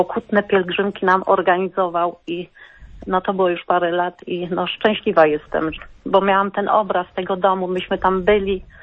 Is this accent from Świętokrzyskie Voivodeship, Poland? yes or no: yes; Świętokrzyskie Voivodeship, Poland; my pochodzimy ze Świętokrzyskiego koło Wiślicy